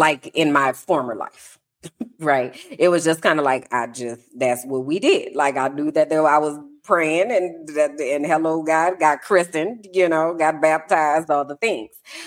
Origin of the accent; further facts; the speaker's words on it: New Orleans, Louisiana, United States; I'm from New Orleans, so private school is a big thing in New Orleans